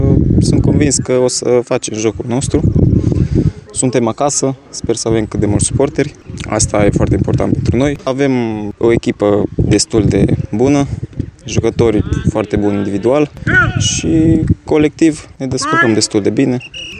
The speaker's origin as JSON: {"language": "Romanian", "town": "Arad", "region": "Arad County", "country": "Romania", "said": "Și eu, cum sunt din Arad, am ales să fiu aproape de casă, de părinți, de familie"}